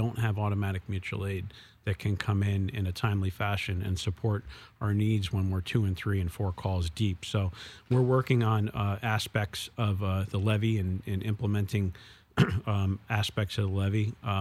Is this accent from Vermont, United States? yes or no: yes; Williamsville, Vermont, United States; I grew up in Williamsville, Vermont. I think the population had to have been about 2,500. It's a kind of a suburb of Newfane, Vermont